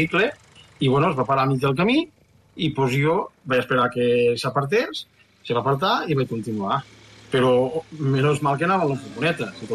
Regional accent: Aitona, Catalonia, Spain

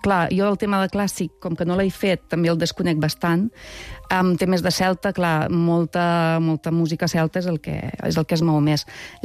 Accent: L'Espluga de Francolí, Catalonia, Spain; jo vinc de l'Espluga de Francolí, és un poble, doncs ara tenim 4.000 habitants, hi ha una escola de música

